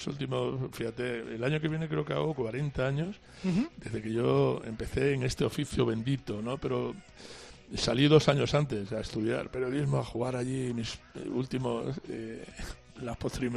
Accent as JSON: {"language": "Spanish", "region": "Extremadura", "country": "Spain", "said": "Cada vez que vuelvo a mi tierra, tú lo sabes, para mí es una cosa especial, porque los extremeños, la primera bandera que lucimos desde que tenemos uso de razón es la bandera de nuestra región, de Extremadura."}